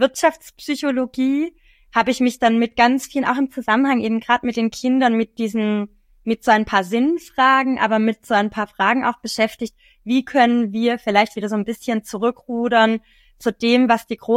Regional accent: Tübingen, Baden-Württemberg, Germany; Also gebürtig komme ich aus Tübingen, aber aus dem Umland, also wirklich aus einem kleinen Dorf Schirlingen dort in der Nähe. Bin dort sehr glücklich naturverbunden, irgendwie ein Stück weit halt auch aufgewachsen

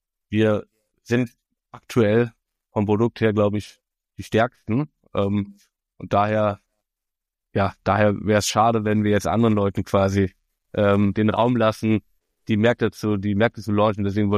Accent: Frankfurt, Hesse, Germany; also als Frankfurter Jungs träumen wir davon, das mal zu machen.

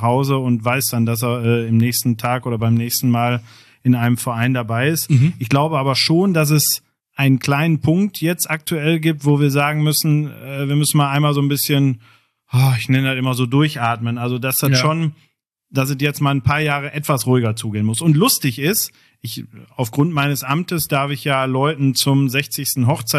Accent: Kirchhellen, North Rhine-Westphalia, Germany; also born or lived in Dorsten; Station und dann direkt nach Kicheln und nicht mehr, also der Wohnort hat sich noch nicht geändert, 46, 244 ist die ganze Zeit geblieben

